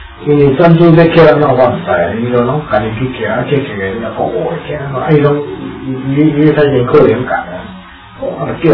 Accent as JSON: {"language": "Chinese", "country": "Taiwan"}